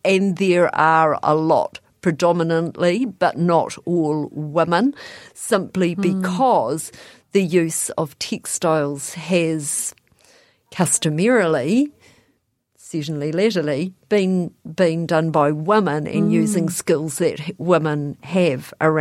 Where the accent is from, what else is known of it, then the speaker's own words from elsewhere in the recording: Invercargill, Southland, New Zealand; also born or lived in Dunedin / Blenheim; now in Mosgiel, New Zealand; I'm originally from Invercargill. My husband and I moved up here in the late 90s to Dunedin. We now live out in Mosgiel. We've lived on the Tauri for quite a number of years and had a brief period from 2015 to 2017 living in Blenheim.